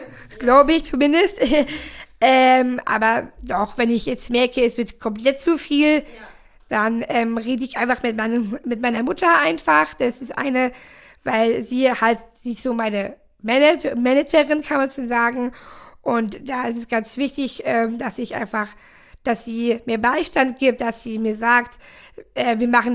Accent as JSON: {"language": "German", "town": "Tutzing", "region": "Bavaria", "country": "Germany", "tie": "born or raised there", "said": "Also beziehungsweise ich bin am Tutzing, am Starnberger See aufgewachsen."}